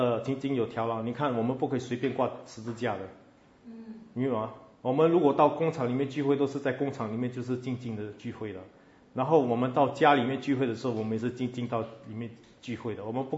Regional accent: Singapore; 所以我们新加坡人就比较乖顺一点点

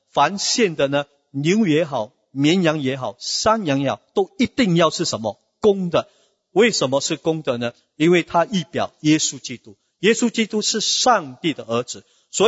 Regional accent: China; 那我们中国人常常很喜欢在介绍夫妻的时候

